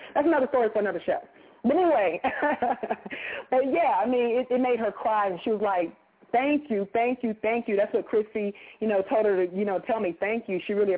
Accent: North Carolina, United States; That means 919, that's the triangle area of North Cackalack, which is my home state, y'all.

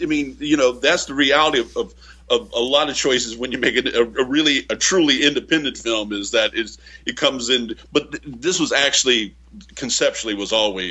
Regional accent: Kansas, United States; You know, growing up in Kansas, you know, being in Kansas still

